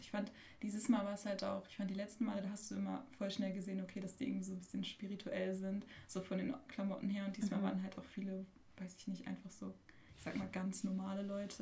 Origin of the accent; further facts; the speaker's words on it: Flensburg, Schleswig-Holstein, Germany; ich bin 21 Jahre alt und ich komme auch aus Flensburg, aber wohne jetzt nicht mehr da und studiere in einer Kleinstadt im Osten Naturschutz.